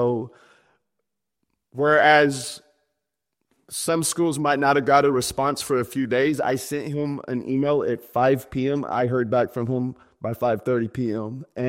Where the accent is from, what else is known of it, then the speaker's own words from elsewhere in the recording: Sweetwater, Texas, United States; When I grew up in Sweetwater, Texas.